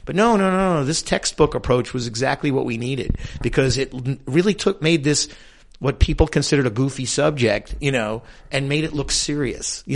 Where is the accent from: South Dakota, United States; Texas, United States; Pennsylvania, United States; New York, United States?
New York, United States; I come from New York, and it may still be there.